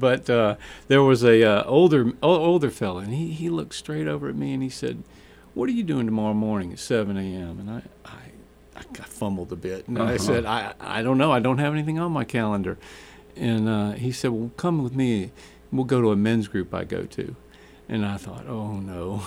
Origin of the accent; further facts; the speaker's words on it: Atlanta, Georgia, United States; I grew up in Atlanta, you know, as a Catholic, and all my friends were Catholic.